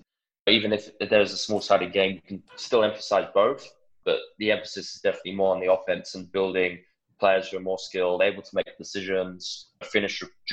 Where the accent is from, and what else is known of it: England, United Kingdom; born or raised there